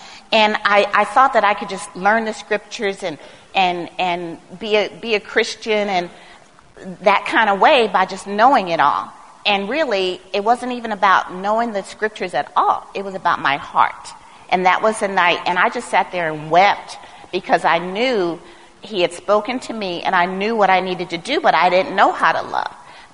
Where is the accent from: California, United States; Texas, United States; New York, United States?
California, United States; Long Beach; I mean, I grew up in Long Beach and it was not the best area.